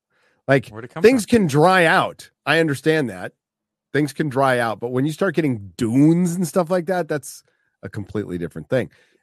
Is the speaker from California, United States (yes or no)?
yes; Encinitas, California, United States; I grew up in Encinitas, but a place called La Costa.